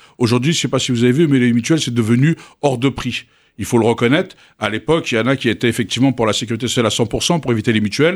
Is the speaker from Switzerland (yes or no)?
no; Bonneuil-sur-Marne, Île-de-France, France; also born or lived in Algeria / Saint-Maur-des-Fossés; J'ai grandi à Bonneuil. Moi, c'est ma ville. J'ai grandi. Je suis arrivé petit d'Algérie, j'ai débarqué à Champigny, Saint-Maur, et après je suis arrivé à Bonneuil, et j'ai jamais quitté cette ville.